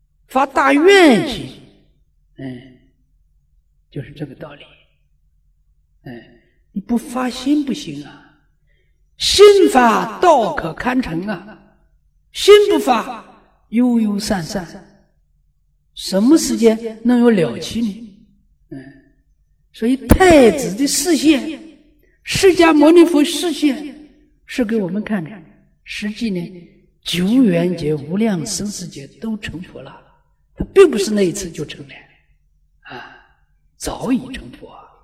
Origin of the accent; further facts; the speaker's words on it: China; 这个粥叫什么呢？我们中国人叫腊八粥